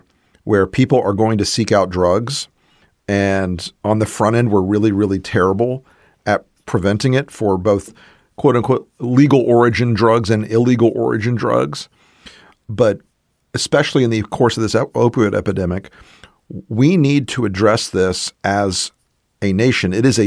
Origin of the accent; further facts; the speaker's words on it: the South, United States; I'm a Southerner. You can mock Southern accents.